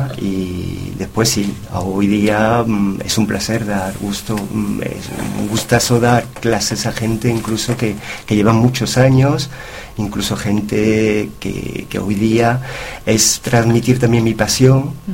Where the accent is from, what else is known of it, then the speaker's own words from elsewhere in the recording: Córdoba, Andalusia, Spain; also born or lived in Belgium; Primero, es de mi tierra, de Córdoba